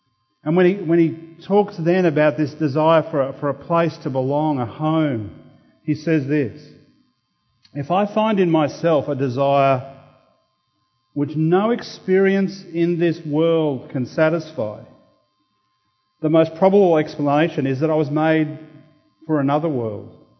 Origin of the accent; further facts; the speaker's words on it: Toowoomba, Queensland, Australia; My brother now lives in our family home that I grew up in Toowoomba